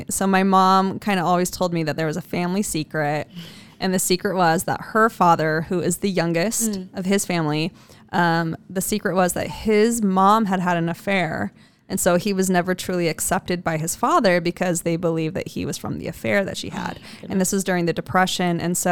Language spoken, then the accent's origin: English; Boise, Idaho, United States; And this we're from Boise, Idaho.